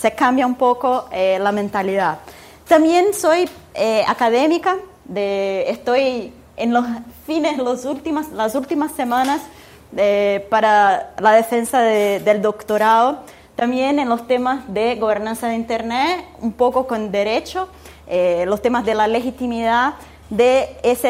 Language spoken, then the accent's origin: Spanish; São Paulo, Brazil; Spanish is a second language; yo vengo de São Paulo, de Brasil.